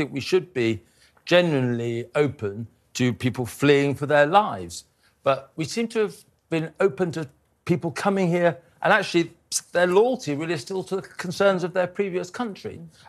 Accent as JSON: {"language": "English", "town": "Salisbury", "region": "South West England", "country": "United Kingdom", "said": "I come from Salisbury, and anything to do with chemical attacks worries me, yep."}